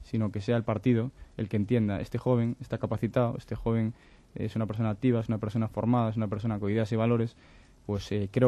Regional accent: Galicia, Spain; voy a poner el caso de Yo Vengo de Galicia, como digo

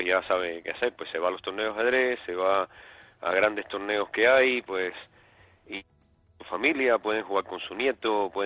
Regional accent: Cuba; moved away; Yo soy cubano.

